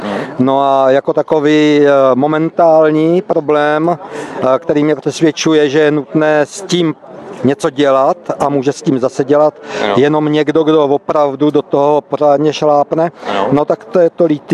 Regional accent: Bohunice, South Moravian Region, Czechia; 62 a jsem z Bohančic.

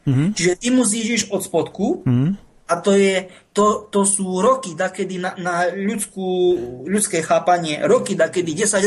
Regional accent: Brezno, Banská Bystrica Region, Slovakia; A žiaľ, 40 kilometrov od môjho rodiska pochádza ten pán. No, ja som z Brezna, pán pochádza z Banskej Bystrice.

